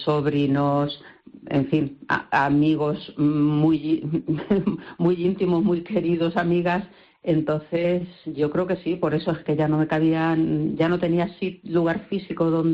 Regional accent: Valverde del Júcar, Castilla-La Mancha, Spain; hice una exposición en mi pueblo, en Valverde del Júcar

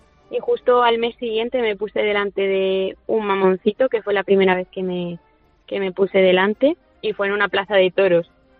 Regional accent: Toledo, Castilla-La Mancha, Spain; y a mí como toledana pues me enorgullece poder entrenar allí cada tarde.

